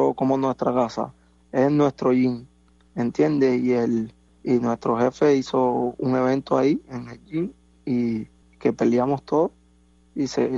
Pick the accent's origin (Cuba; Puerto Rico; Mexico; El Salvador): Cuba; moved away as an adult; Salimos de Cuba con la aspiración de salir adelante como boxeadores profesionales